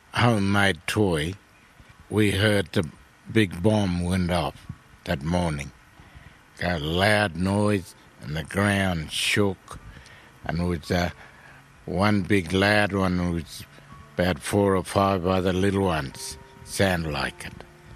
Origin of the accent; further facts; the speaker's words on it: South Australia, Australia; born there; I was born down in South Australia, a little homeland called Waladina Station.